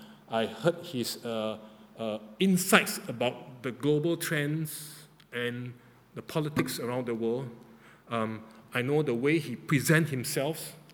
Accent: Singapore; every time when people know that we are from Singapore, the first thing they say, Lee Kuan Yew.

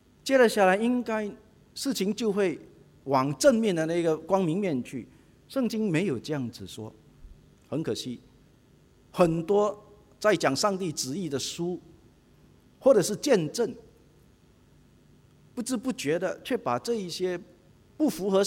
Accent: Singapore; 虽然我们新加坡人常常被人嘲笑我们是政治冷感

